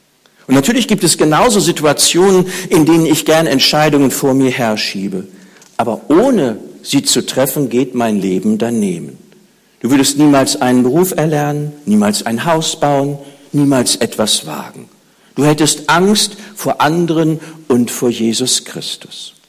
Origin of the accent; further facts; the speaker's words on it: Bad Oeynhausen, North Rhine-Westphalia, Germany; In meiner Heimatgemeinde in Bad Oeynhausen war ein Mann, der einen schweren Motorradunfall hatte.